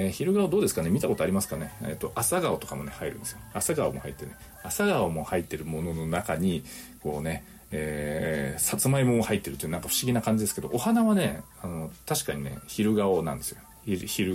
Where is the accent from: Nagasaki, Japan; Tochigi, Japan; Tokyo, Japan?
Nagasaki, Japan; まあ、私の出身の長崎でもね、もうちょっと名残が残ってて